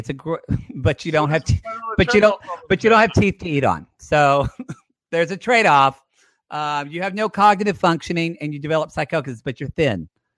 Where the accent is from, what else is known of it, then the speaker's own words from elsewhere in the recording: Oklahoma, United States; the small town in southern Oklahoma. It's like they're having so much more gang violence, and that my hometown has the largest crime in of any city in Oklahoma.